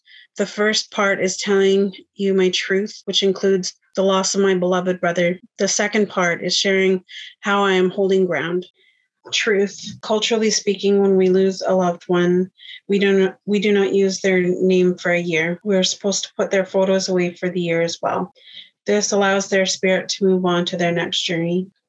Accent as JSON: {"language": "English", "region": "British Columbia", "country": "Canada", "said": "I am from the Tlaokwit First Nation. I'm a descendant of residential school survivors. My parents attended the Christie Residential School located on Mears Island near Tofino, BC."}